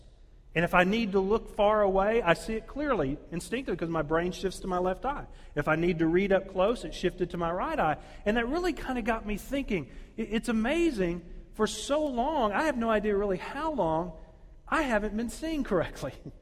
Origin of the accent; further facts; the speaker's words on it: Texas, United States; As Micah mentioned, we came up from Texas. We just relocated down there. I actually grew up there.